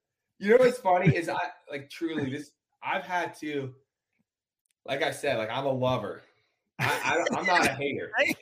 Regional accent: New York, United States; Because, dude, I grew up fishing in New York. We don't have all that the South has.

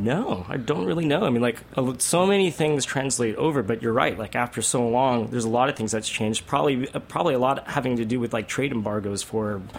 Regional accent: South Korea; And I grew up eating jajangmyeon in Korea

